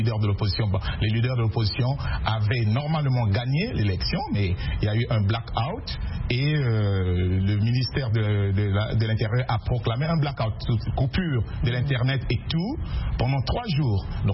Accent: Republic of the Congo; ce qui se passe chez moi, d'où je suis d'origine, du Congo-Brazzaville

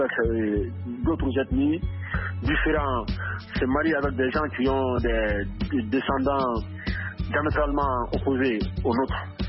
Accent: Mali; tout comme ici chez nous au Mali

